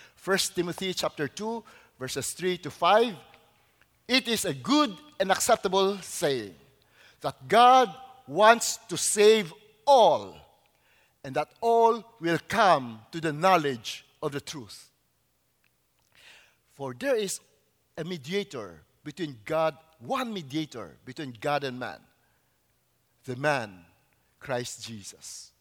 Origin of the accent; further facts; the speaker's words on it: Bacolod, Western Visayas, Philippines; My blood is 100% pure Chinese. However, I was born in Bacolod, as was mentioned, and grew up as an Ilonggo in the Philippines, and I carry a Filipino passport.